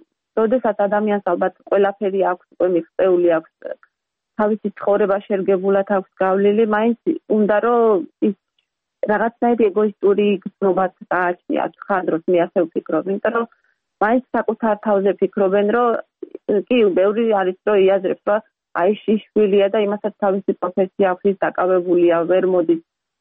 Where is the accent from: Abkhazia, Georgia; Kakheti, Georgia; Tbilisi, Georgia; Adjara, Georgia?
Adjara, Georgia; Batumi; now in United States; ზღვის ქალაქში გავიზარდე, ბათუმში გავიზარდე და დღეშის სამჯერ დაბხულობით სულ თითქმის ზღვაზე ვიყავით, იმიტომ რომ ძალიან ახლოს ვცხოვრობ პირდაპირ ცენტრში ქალაქში